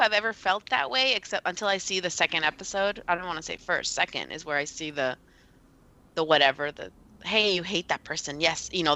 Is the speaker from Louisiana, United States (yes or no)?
no; Los Angeles, California, United States; And I'm from L.A.